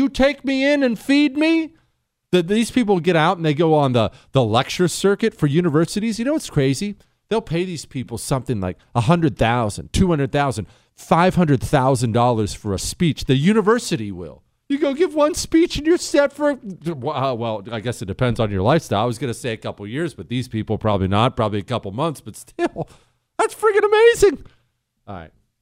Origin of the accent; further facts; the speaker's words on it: Montana, United States; Well, I come from Montana, where grizzly bears will kill people every year.